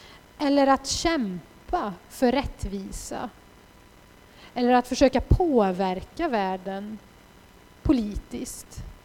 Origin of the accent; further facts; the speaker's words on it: Sweden; jag kommer från Sverige, jag går på en bibelskola